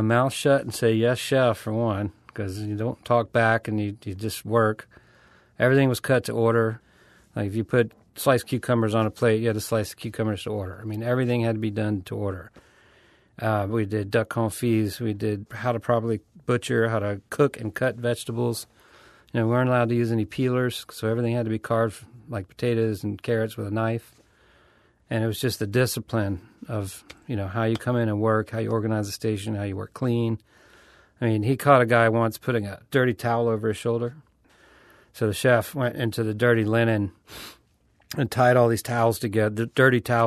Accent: Louisiana, United States; They found out I was from Louisiana. I'm like, we should do a Cajun thing at dinner.

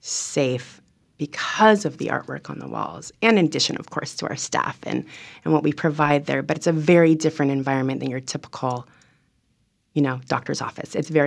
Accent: Los Angeles, California, United States; Yeah, I mean, I grew up in Los Angeles, severe asthma, and was in and out of the hospital and doctor's office my entire childhood

